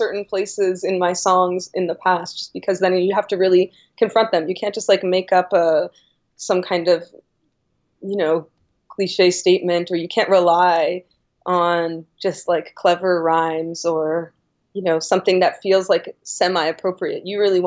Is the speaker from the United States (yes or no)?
no; Toronto, Ontario, Canada; born there; I was born in Toronto. I live in Montreal, fairly northern as far as North America goes, although certainly not the furthest north.